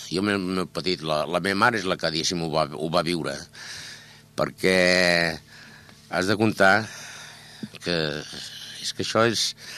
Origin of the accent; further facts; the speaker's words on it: Castellar del Vallès, Catalonia, Spain; also born or lived in Barcelona; Sóc barceloní. Però la veritat es pot dir que, o sigui, estic tan arrelat aquí que pràcticament, encara que sigui castellarenc d'adopció, em van adoptar molt petit. Molt petit. Jo vaig arribar aquí, acabada la guerra